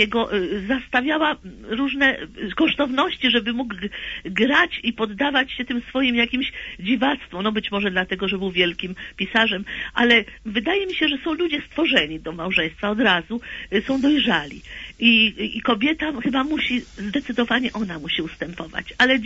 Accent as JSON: {"language": "Polish", "town": "Warsaw", "region": "Masovian Voivodeship", "country": "Poland", "said": "jestem z Warszawy"}